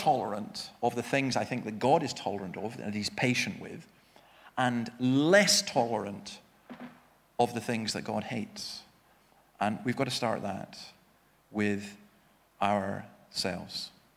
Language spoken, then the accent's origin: English; Scotland, United Kingdom; Me? Nah, it's just my genes. You know, I'm Scottish.